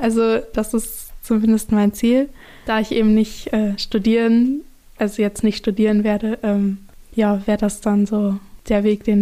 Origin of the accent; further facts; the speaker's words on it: Otterndorf, Lower Saxony, Germany; Ja, ich komme aus Otterndorf, bin da aufs Gymnasium gegangen bis zur 12. Klasse.